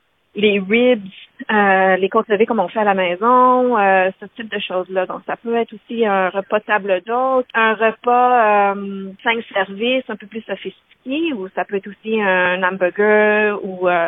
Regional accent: Montreal, Quebec, Canada; now in Australia; C'est comment j'ai grandi à Montréal.

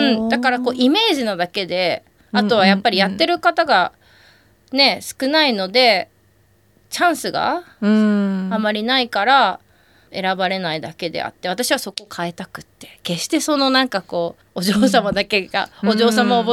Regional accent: Nagasaki, Japan; ただ私はあの出身が長崎なので、その時長崎に先生が全然いらっしゃらなくて

